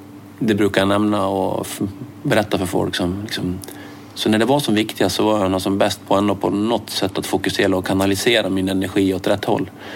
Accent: Borlänge, Dalarna County, Sweden; när jag växte upp i Borlänge. Då var jag nog 13 år faktiskt

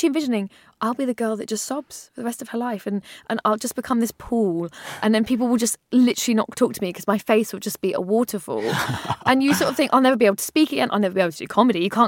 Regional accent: England, United Kingdom; one of the most horrible things about being an English person in America is that the lie you were told that they are the same as you, like this lie comes crashing down

